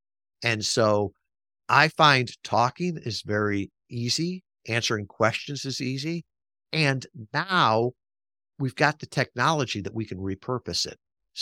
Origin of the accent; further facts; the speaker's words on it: Chicago, Illinois, United States; Sorry, I grew up in Chicago.